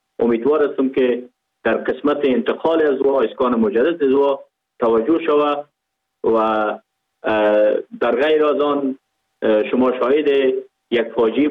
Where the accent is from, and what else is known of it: Pakistan; born or raised there